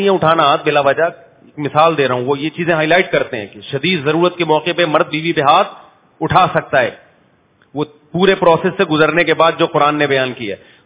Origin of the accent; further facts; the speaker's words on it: Pakistan; born there; لا کی جہاں تک بات ہے تو میں پاکستان میں پیدا ہوا ہے نا، پاکستانی لا کو فالو کروں گا میں.